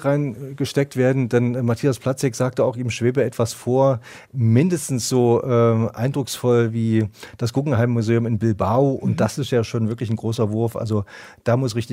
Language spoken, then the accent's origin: German; East Germany, Germany; ich komme aus dem Osten.